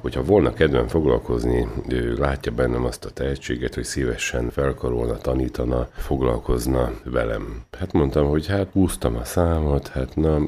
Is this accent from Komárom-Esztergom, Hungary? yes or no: no; Sárszentlőrinc, Tolna, Hungary; now in Kiskunhalas, Hungary; én ugye dunántúli vagyok, Szekszárd, Sárszentlőrinc faluból származom, és így kerültem ide kiskunhalasra